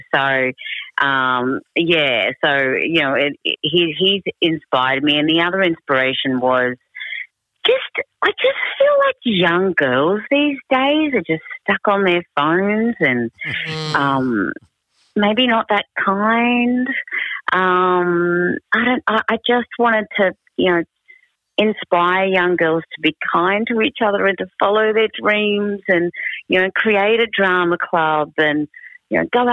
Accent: Sydney, New South Wales, Australia; I'm from Minto in Sydney.

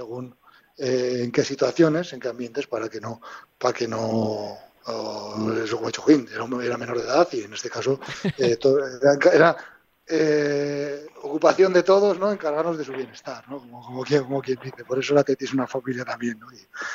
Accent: Pamplona, Navarre, Spain; somos de la Chantrea, nos hemos visto jugar

